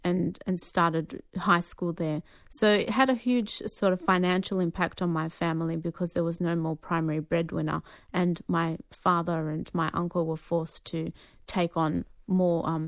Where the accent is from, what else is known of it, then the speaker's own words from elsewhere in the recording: Australia; You know, I had never appreciated that growing up in Australia with him, and you know, I'd always seen him as a Palestinian